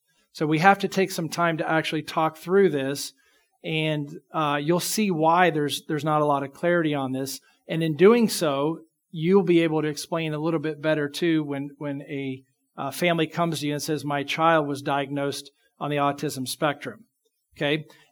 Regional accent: Charleston, West Virginia, United States; I actually grew up in Charleston, West Virginia. So I'm a Hick

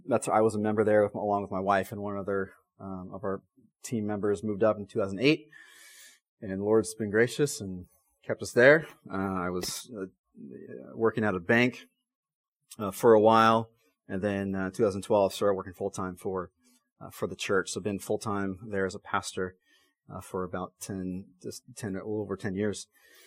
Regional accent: Jackson, Wyoming, United States; Some of you have been asking me, as we've been meeting a few people, where I'm from. I'm from Jackson, Wyoming.

